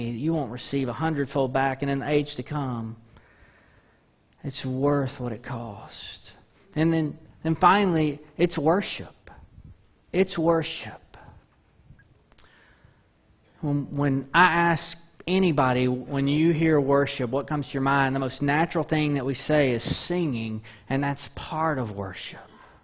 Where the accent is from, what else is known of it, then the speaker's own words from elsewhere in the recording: Deweyville, Texas, United States; Now, again, I grew up in Dewayville, formerly Possum Bluff, Texas.